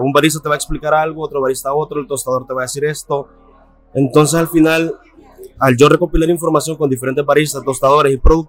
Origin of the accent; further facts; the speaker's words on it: Sonsonate, El Salvador; yo soy de Sonsonate y me mudé justamente a los 18 años a San Salvador.